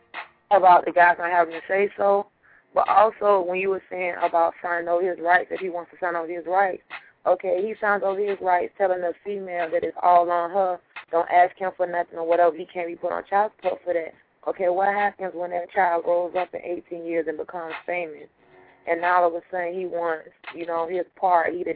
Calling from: Palm Beach, Florida, United States; I'm calling from Palm Beach, and I agree with you.

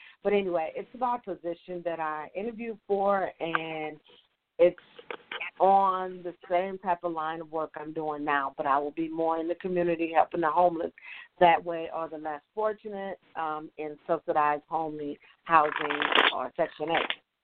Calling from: Tennessee, United States; I am calling from Tennessee, even though my area code is Wisconsin. I live in Tennessee.

